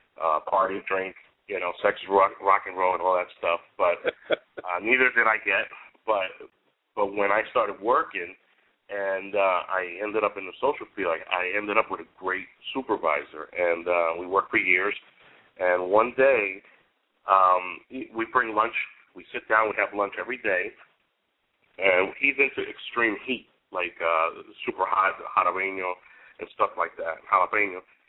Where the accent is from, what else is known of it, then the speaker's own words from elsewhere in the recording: Newark, New Jersey, United States; I'm Puerto Rican, born and raised in Newark, New Jersey. But you know, my parents are Puerto Rican. But I kind of got raised with Cubans, so you know I'm all over the place.